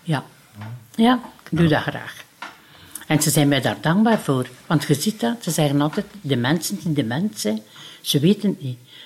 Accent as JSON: {"language": "Dutch", "town": "Bavegem", "region": "Flanders", "country": "Belgium", "tie": "born there", "said": "En ja, ik ben geboren in Bavegem. Ik ben getrouwd in Bavegem en nu woon ik 2 jaar... hier in de assistentiewoning."}